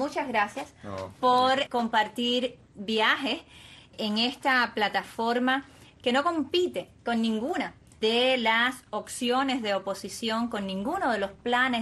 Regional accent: Cuba

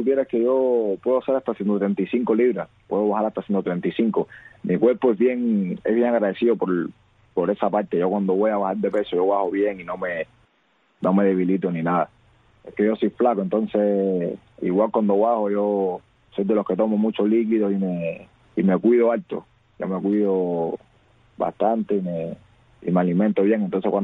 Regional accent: Cuba; moved away; desde que yo salí de Cuba

